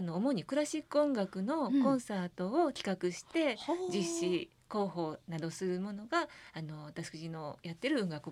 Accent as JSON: {"language": "Japanese", "region": "Osaka", "country": "Japan", "tie": "born there", "said": "私は大阪市内だったんですけど、兄が小さい頃は茨城市に住んでたんですね。で私が生まれたのは大阪市に引っ越してからなんです。"}